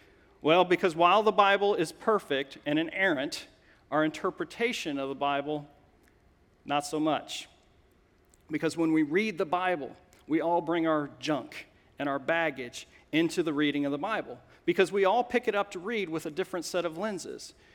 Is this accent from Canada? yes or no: no; United States; as does the fact that I'm an American, as does the fact I'm a Gen Xer, that I'm a male